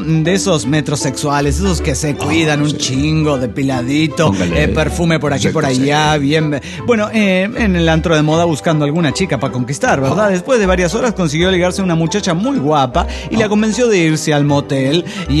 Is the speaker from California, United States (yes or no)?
no; Dallas, Texas, United States; de Dallas, Texas.